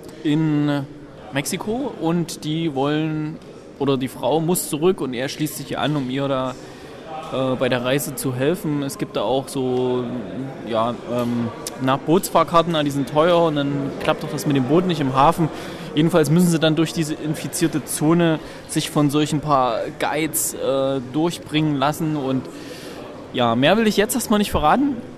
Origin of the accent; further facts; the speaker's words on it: East Germany, Germany; Ich meine, ich bin ja aus der DDR, wir kennen das.